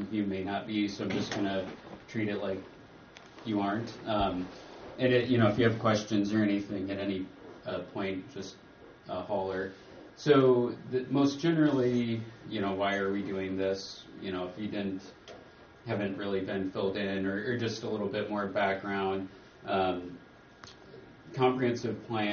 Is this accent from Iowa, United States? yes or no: yes; Iowa, United States; I'm not, I grew up in Iowa, so I'm not from here.